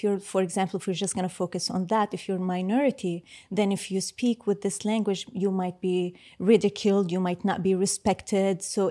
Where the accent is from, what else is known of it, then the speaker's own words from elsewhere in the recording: Palestine; also born or lived in Kuwait; I was born in Kuwait. I'm Palestinian, born in Kuwait, and I learned Arabic the traditional way